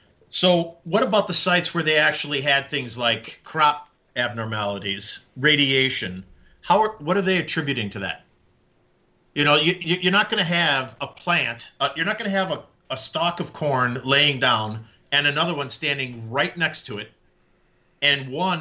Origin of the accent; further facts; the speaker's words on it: Chicago, Illinois, United States; And growing up in the Chicagoland area and all the farm fields in Indiana